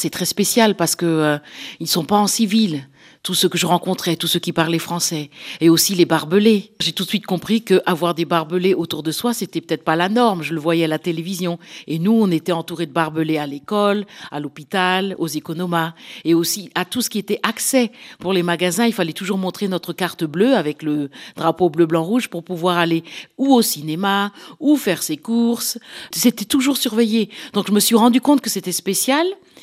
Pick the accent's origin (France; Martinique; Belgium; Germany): Germany; et tu viens d'où? Et je répondais, alors en toute innocence, ben d'Allemagne. Mais oui, mais t'es né où ? Et je répondais encore en toute innocence, mais en Allemagne.